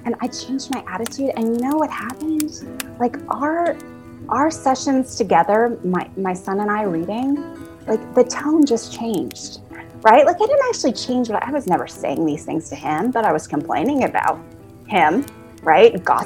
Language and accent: English; Pennsylvania, United States; Let me tell you, like, I'm from Pennsylvania, and being from Pennsylvania, there's no such thing as a proud Pennsylvanian bumper sticker.